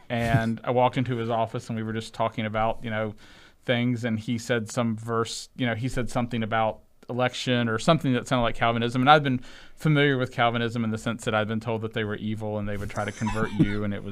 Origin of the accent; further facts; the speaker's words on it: North Carolina, United States; So I grew up in North Carolina.